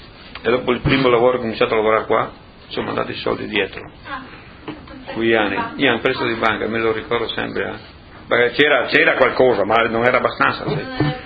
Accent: Cordovado, Friuli-Venezia Giulia, Italy; born there; sono nato a Cordovado, provincia di Udine. Il primo dicembre

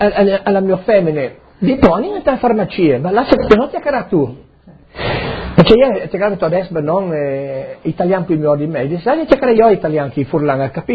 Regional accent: South Africa; Italian is a second language; io sono di Sudafrica, io va Udine, fra un'ora io arrivo a Udine

